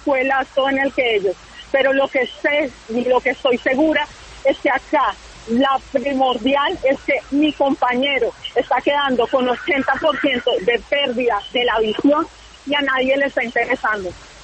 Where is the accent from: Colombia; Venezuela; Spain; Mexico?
Colombia; Soy una colombiana